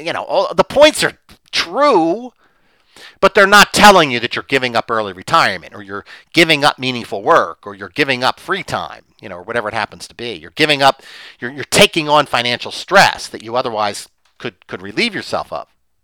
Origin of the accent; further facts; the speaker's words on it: Philadelphia, Pennsylvania, United States; We grew up in Northeast Philadelphia. She's still in that house.